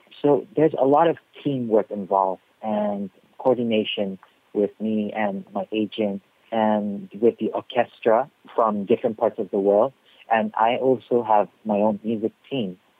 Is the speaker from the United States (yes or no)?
no; Malaysia; we can now market ourselves as a Malaysian